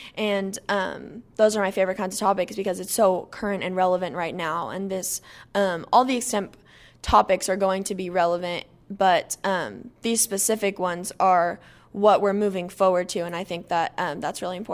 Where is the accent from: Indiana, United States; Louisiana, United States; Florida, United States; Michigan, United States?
Florida, United States; Wesley Chapel; now in Oklahoma, United States; So I am actually from Wesley Chapel, Florida, which is a suburb of Tampa, and I've lived in Oklahoma for about 5 years now.